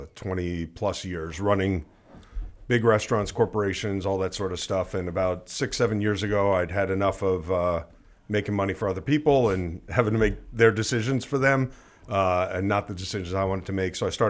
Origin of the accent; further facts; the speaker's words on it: Surfside, Florida, United States; also born or lived in Miami Beach; I grew up in a town called Surfside